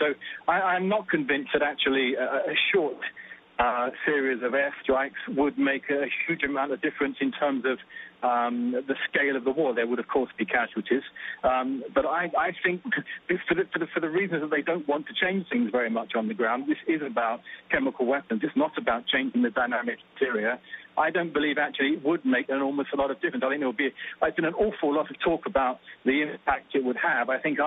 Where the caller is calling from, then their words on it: Jerusalem, Jerusalem District, Israel; I'm talking from Israel, from Jerusalem.